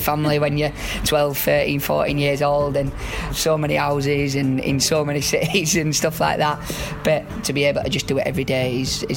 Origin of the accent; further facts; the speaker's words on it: Leeds, Yorkshire and the Humber, United Kingdom; I grew up local in Leeds, supported Leeds, and fortunately for me, I joined Leeds at 8 years old.